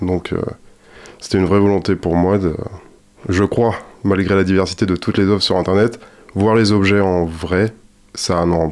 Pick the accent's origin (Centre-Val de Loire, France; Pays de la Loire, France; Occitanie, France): Pays de la Loire, France; revenir sur mes terres, entre guillemets, parce que je suis du Saumurois